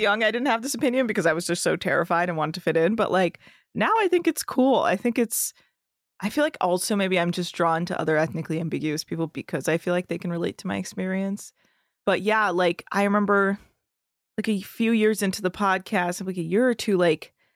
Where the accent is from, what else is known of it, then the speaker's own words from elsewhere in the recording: California, United States; I grew up in the Bay Area of California. And so our parents put us in Persian, like speaking and writing classes.